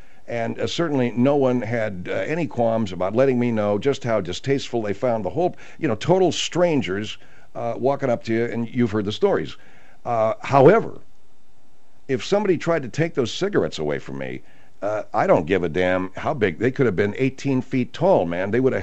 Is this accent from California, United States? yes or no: yes; California, United States; I gave up the smokes after 40-plus years of smoking, growing up in the San Gabriel Valley, breathing that pollution day in and day out